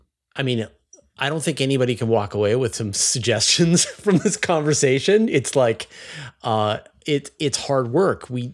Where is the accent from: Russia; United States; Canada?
Canada; as a Canadian during that period, we were instrumental in helping sort of give people who were on their way to the US land in Newfoundland.